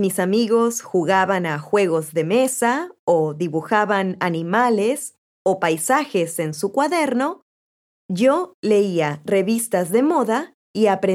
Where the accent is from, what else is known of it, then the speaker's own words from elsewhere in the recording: Spain; born there; Mi familia es de origen peruano, aunque nací en España.